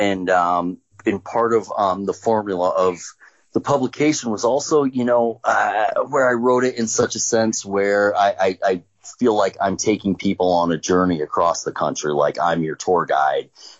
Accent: Vermont, United States; now in New York, United States; I'm born in Vermont, born and raised in Vermont, and I live in New York now

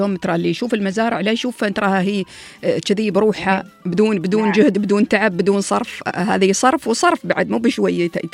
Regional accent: Dubai, United Arab Emirates; عندنا في دبي

